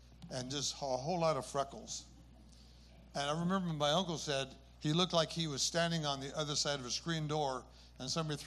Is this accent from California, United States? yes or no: yes; North Sacramento, California, United States; also born or lived in Carlsbad, New Mexico; I was born in 1944 in Carlsbad, New Mexico. My dad was in the Army. And after the World War II was over, we settled in North Sacramento in a rural area.